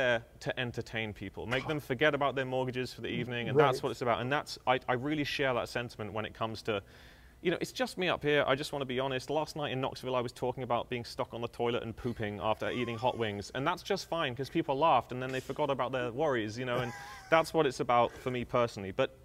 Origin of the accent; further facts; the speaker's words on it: England, United Kingdom; I'm English, so there's two things the English do.